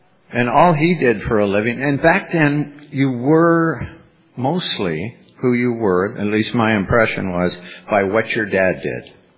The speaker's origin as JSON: {"language": "English", "town": "Berkeley", "region": "California", "country": "United States", "tie": "born there", "also_born_or_lived": "Bellflower", "said": "I was born in Berkeley, California. Go Bears."}